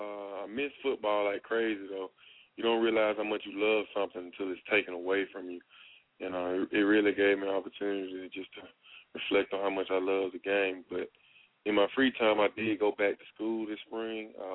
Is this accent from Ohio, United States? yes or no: no; Selma, Alabama, United States; We had second annual football camp down in my hometown, Selma, Alabama.